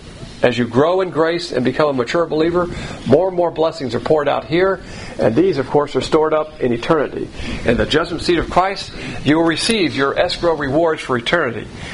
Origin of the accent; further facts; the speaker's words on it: the South, United States; As a Southerner, we're going to be picking cotton out there.